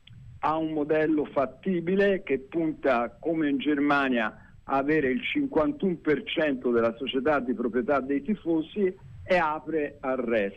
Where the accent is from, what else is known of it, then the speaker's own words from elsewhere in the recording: Florence, Tuscany, Italy; io sono un fiorentino inguaribile